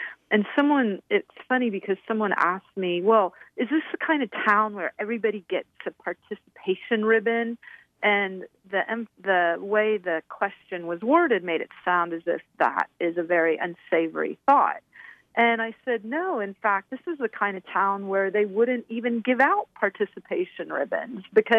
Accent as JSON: {"language": "English", "town": "Santa Clara", "region": "California", "country": "United States", "tie": "born or raised there", "said": "I grew up in Santa Clara, a town not too far from where I grew up."}